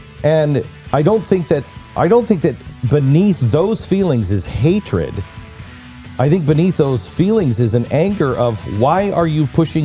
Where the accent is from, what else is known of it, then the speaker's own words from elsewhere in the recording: New York, United States; And, you know, I'm from New York, and they're like, dude, don't go here.